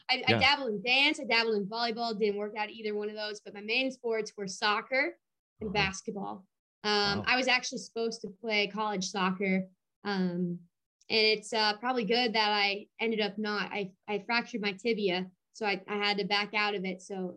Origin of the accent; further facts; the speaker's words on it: Minnesota, United States; Born and raised in Minnesota.